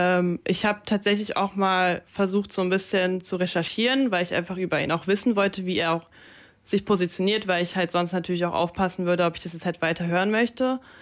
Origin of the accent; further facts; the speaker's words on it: Germany; born there; first language Russian; German is a second language; Ich selber wurde in Deutschland geboren, aber meine Eltern kommen aus der Ukraine. Das heißt, meine Muttersprache ist Russisch.